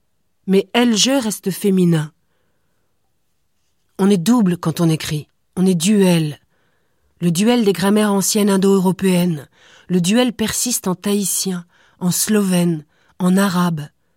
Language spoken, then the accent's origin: French; France; est allemand, je suis française.